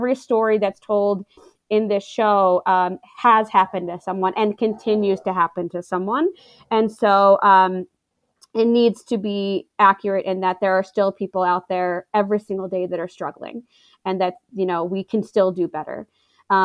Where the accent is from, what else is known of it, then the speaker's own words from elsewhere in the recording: Baltimore, Maryland, United States; also born or lived in New York City / Los Angeles; this community is not as diverse as where I'm from, Baltimore, where I grew up in New York and LA.